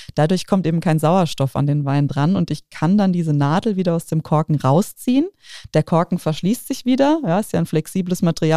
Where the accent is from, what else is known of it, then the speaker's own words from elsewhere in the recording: Bad Dürkheim, Rhineland-Palatinate, Germany; aus meiner Heimatstadt, vom Herrenberg in Bad Dürkheim, beziehungsweise Ortsteil Ungstein